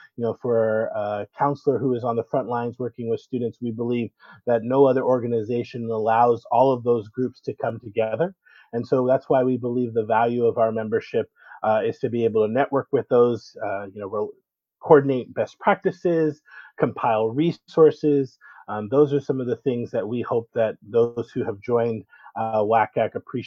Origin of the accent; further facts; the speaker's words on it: San Bernardino, California, United States; I grew up actually in San Bernardino in the Inland Empire back when we were 714, you know, now the area code is split.